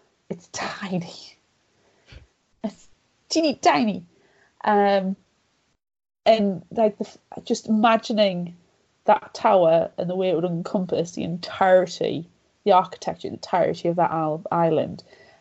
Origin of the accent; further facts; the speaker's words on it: United Kingdom; because I'm British.